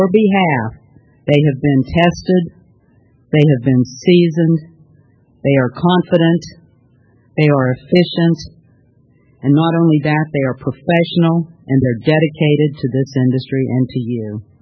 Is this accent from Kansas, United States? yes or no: yes; Manhattan, Kansas, United States; I'm a producer from Manhattan, Kansas.